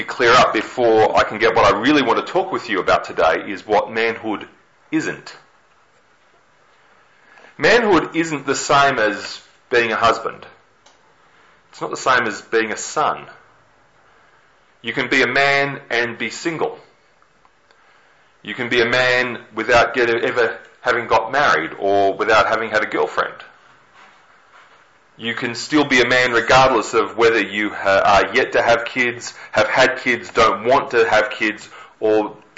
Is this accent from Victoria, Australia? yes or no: yes; Melbourne, Victoria, Australia; I grew up in Melbourne, and I'm a sporting atheist. I didn't have a team growing up in Melbourne. I had 14 months living in the UK